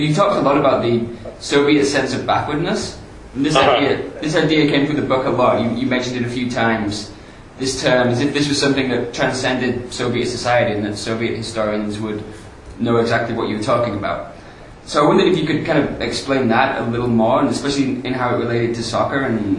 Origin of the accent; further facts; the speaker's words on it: England, United Kingdom; I'm English, and there's a big debate in English football